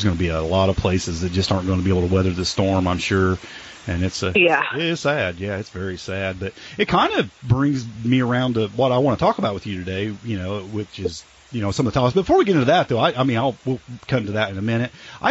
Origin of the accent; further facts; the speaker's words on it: Cookeville, Tennessee, United States; Yeah, I grew up in Cookeville. Well, I was there through my high school years in Cookeville, so yeah.